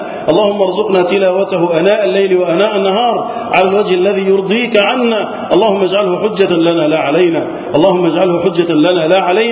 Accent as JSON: {"language": "Arabic", "country": "Egypt", "said": "اللهم احفظ بلدنا مصر وسائر بلاد المسلمين من الفتن."}